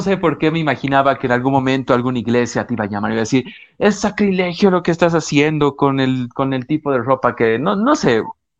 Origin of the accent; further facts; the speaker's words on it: Bolivia; como boliviano puedo decirlo, ya que no soy extranjero